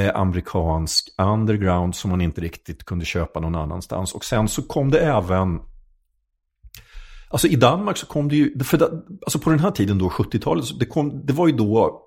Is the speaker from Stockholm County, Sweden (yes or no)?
yes; Stockholm, Stockholm County, Sweden; Alltså jag kom från Stockholm.